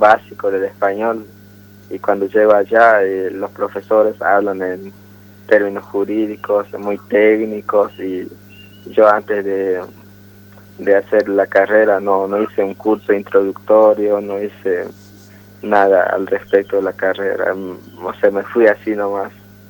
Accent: Misión Chaqueña, Salta, Argentina; Spanish is a second language; Y cuando me fui de Misión Chaqueña a la ciudad, empecé la universidad.

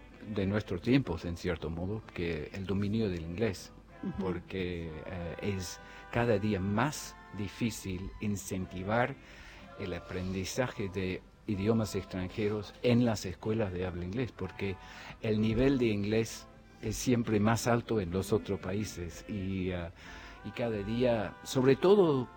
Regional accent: Ireland; Spanish is a second language; empecé con el italiano, el francés y el irlandés también, claro, que es nuestro primer idioma, el gaélico

